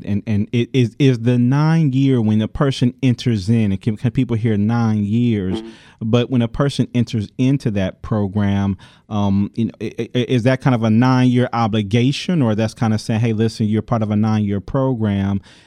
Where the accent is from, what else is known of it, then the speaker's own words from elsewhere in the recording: Detroit, Michigan, United States; I'm from Detroit, and so, I, you know, seeing that, you know, the city and encouraging people to get to those cities